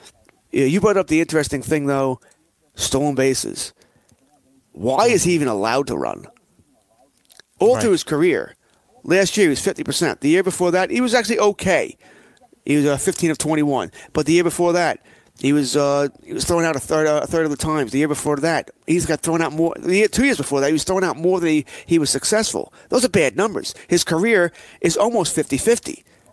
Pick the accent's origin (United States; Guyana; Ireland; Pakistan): Ireland; Sure, I'm Irish. I can say it.